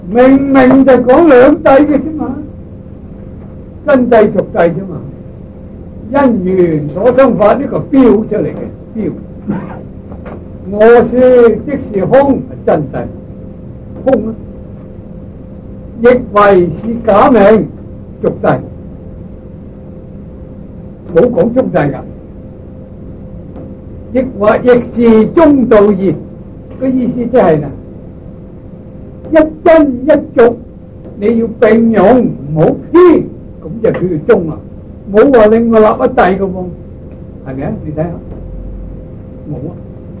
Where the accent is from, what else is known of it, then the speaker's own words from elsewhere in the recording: China; 我哋中國人咧